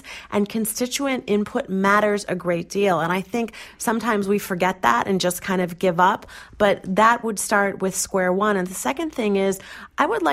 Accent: Chicago, Illinois, United States; I knew who Saul Alinsky was because I grew up in Chicago.

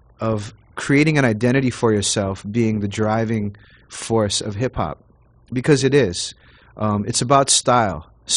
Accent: Honolulu, Hawaii, United States; me growing up in Honolulu, Hawaii, could listen to and understand and immediately get.

